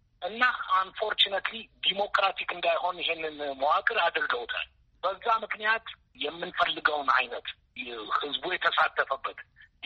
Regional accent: Addis Ababa, Ethiopia; ተወልጄ ያደኩት እዚሁ አዲስ አበባ ነው። ትምህርት ቤት የጀመርኩት መጀመሪያ ኬፍ ትምህርት ቤት በግቢያችን ውስጥ ነው።

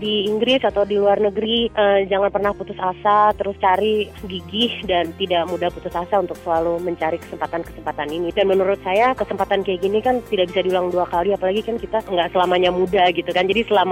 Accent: Indonesia; kita orang Indonesianya

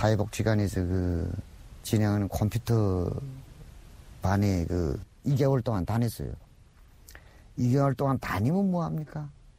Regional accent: North Korea; now in South Korea; 그냥 거기서 태어나서 살았으니까 거기 문화를 이해하기 위해서 내가 일부러 노력할 필요는 없잖아요.

